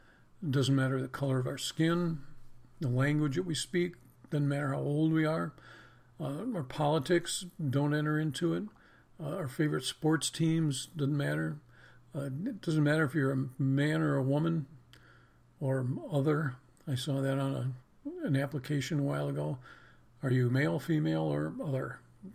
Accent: New York, United States; We grew up in Western New York, southwest of Buffalo, where we got over 200 inches of snow a year.

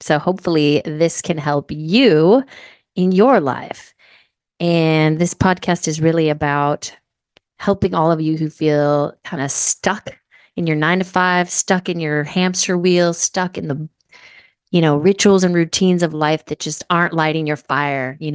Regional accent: Seattle, Washington, United States; I grew up in Seattle, and long before I was a nurse practitioner, I was really into alternative healing, holistic health.

